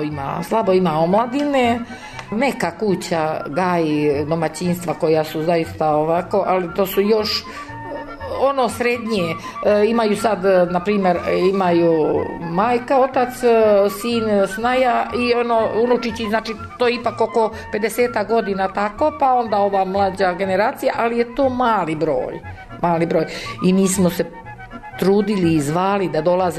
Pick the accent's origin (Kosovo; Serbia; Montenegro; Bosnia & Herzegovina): Serbia; Gornja Crnuća, Šumadija and Western Serbia; mi smo bili više iz Crnuće, Gornje, pa počeli Gornja Crnuća.